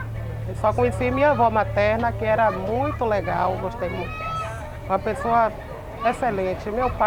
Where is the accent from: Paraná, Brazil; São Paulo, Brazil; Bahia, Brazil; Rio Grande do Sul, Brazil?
Bahia, Brazil; Salvador; born there; onde eu nasci, essas coisas. Salvador é bairro Palmiúdo.